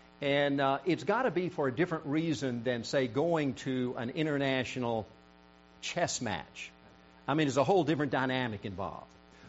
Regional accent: South Korea; I was born and raised in Korea.

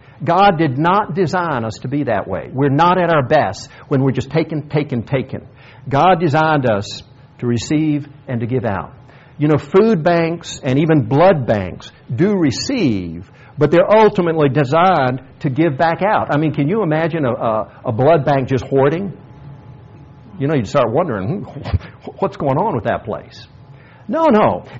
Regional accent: South Korea; When I was growing up in Korea, sometimes we'd play in the rice paddies and in the creeks

